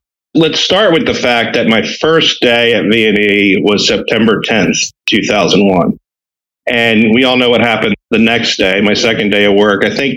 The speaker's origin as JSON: {"language": "English", "region": "New Jersey", "country": "United States", "said": "LSU law knew that I was from New Jersey, not an in-state resident."}